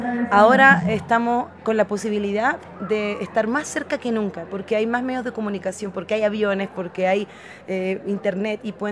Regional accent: Chile; now in Mexico; nosotros somos chilenas aquí con mi compañera Valentina Peralta

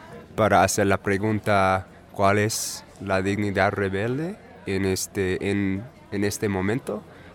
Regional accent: Brooklyn, New York, United States; Spanish is a second language; soy de Brooklyn, de Nueva York

